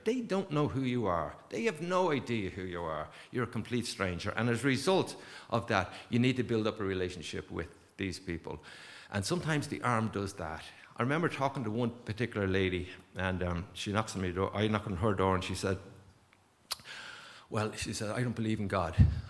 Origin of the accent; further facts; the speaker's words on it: East Coast, Ireland; because I'm from the East Coast, that's where I was born and raised.